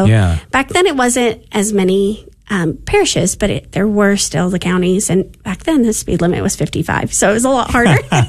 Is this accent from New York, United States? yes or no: no; Fort Worth, Texas, United States; So I grew up in the Diocese of Fort Worth.